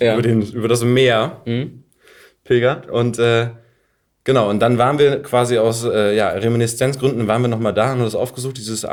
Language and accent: German; Worpswede, Lower Saxony, Germany; accent: northern German mix; Und ich selber bin ja so Wolfswede groß geworden und bei Bremen, genau.